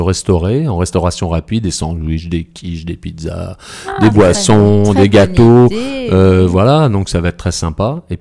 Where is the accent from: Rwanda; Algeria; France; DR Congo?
France; Nogent-le-Rotrou, Centre-Val de Loire; J'ai commencé par le piano ici à Nogent-le-Rotrou, puisque je suis de Nogent, je suis arrivé, j'avais un an.